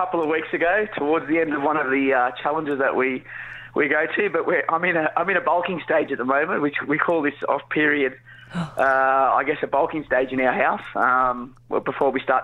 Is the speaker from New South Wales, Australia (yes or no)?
yes; Queanbeyan, New South Wales, Australia; We are from Queanbeyan. We love it.